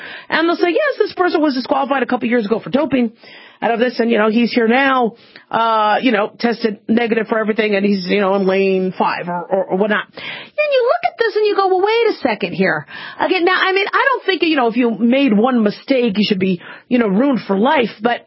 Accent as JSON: {"language": "English", "town": "Phoenix", "region": "Arizona", "country": "United States", "tie": "born or raised there", "said": "When I grew up in Phoenix, Arizona, I was always told that you need to be careful"}